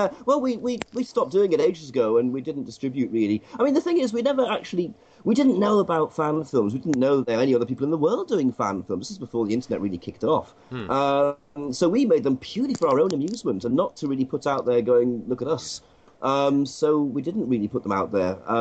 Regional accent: Newcastle, North East England, United Kingdom; accent: Geordie; Newcastle, believe it or not.

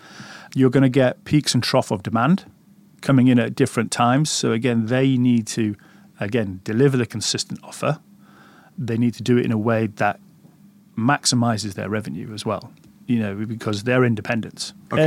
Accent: United Kingdom; And although we're British and we like to queue

